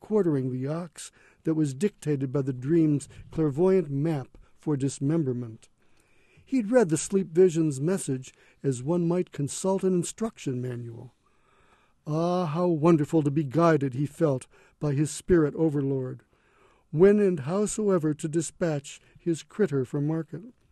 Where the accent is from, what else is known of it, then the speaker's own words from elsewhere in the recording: Detroit, Michigan, United States; I would say that my family, when I grew up in Detroit, was Reformed indeed.